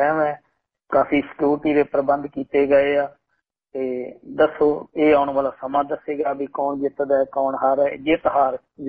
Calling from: Seattle, Washington, United States; ਮੈਂ ਇਸ ਵਕਤ ਸਰਕਾਰੀ ਤੌਰ ਤੇ ਵਾਸ਼ਿੰਗਟਨ ਸਟੇਟ ਦਾ ਇੱਕ ਛੋਟਾ ਜਿਹਾ ਕਸਬਾ ਹੈ ਸਿਆਟਲ

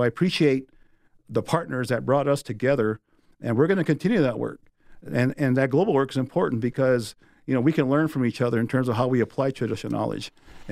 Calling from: South Dakota, United States; so I'm greeting you from the Black Hills of South Dakota, a geographic center of North America, and it's a sacred place to our people.

